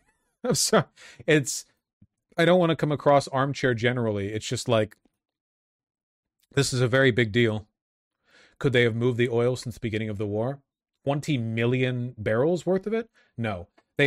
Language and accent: English; United States; now in Italy; I live in a small town in Italy of 20K. It's denser than the city. Okay, that's right. I'm an American, sorry.